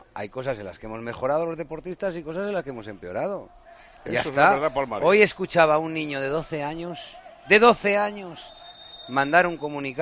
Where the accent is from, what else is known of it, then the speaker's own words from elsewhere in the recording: Puertollano, Castilla-La Mancha, Spain; Con 12 años, en mi pueblo, en mi ciudad, que a nosotros nos gusta llamarle pueblo, que era Puerto Llano